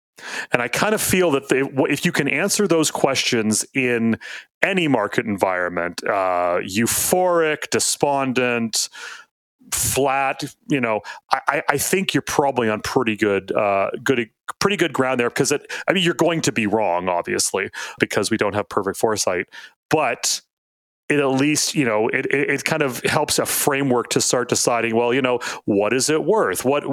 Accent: Canada; I'm a Canadian.

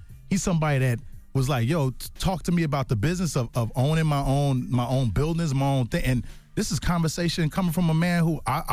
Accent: Chicago, Illinois, United States; now in Los Angeles, United States; Because I'm from Chicago.

